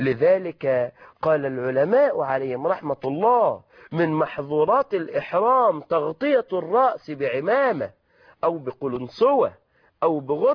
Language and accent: Arabic; Egypt; الذي يسميه البعض عندنا في مصر حذاء برقبة يغطي الكعبين